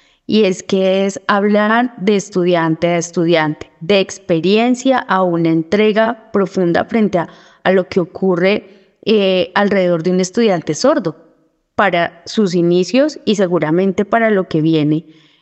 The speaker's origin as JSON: {"language": "Spanish", "country": "Colombia", "first_language": "Colombian Sign Language", "second_language": "Spanish", "said": "mi primera lengua es lengua de señas colombiana, y la segunda lengua que he adquirido es el español."}